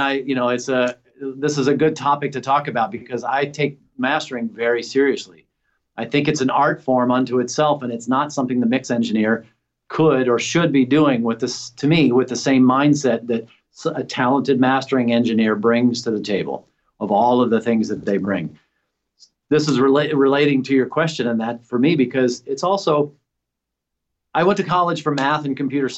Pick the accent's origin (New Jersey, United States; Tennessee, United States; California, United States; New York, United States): Tennessee, United States; Nashville; I grew up in Nashville, and so I cut my teeth, you know, in Nashville scene many, many years ago.